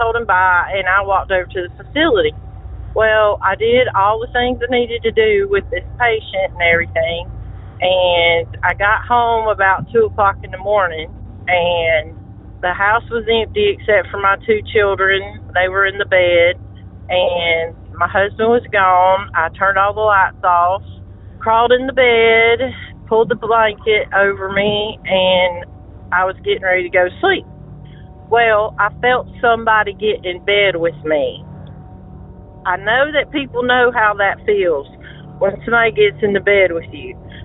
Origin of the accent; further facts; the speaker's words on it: North Carolina, United States; I'm from North Carolina.